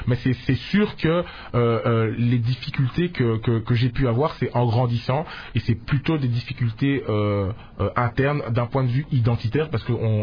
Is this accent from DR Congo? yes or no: yes; DR Congo; je revenais en vacances en RDC, donc chaque année j'avais cette petite claque qui me rappelait que voilà, je suis congolais.